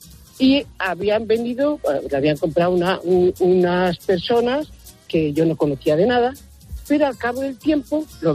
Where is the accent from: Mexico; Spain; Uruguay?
Spain; Burgos, Castile and León; now in Córdoba, Spain; yo llamo desde Córdoba. Yo soy burgalesa. Uh-huh. Nací en Burgos y estudié en Burgos.